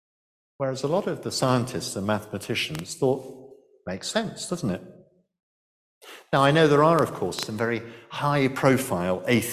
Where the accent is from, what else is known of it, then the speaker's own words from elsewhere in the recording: London, United Kingdom; born there; I was born in London, 1957.